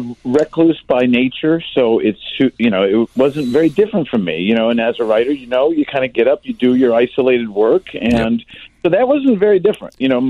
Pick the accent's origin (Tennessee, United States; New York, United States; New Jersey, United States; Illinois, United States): Illinois, United States; Orland Park; I live in the house I grew up in Orland Park.